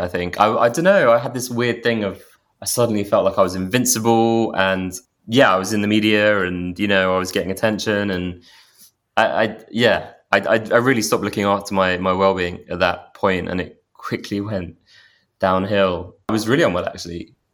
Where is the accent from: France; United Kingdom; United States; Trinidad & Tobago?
United Kingdom; London; and I'm 34. I'm from London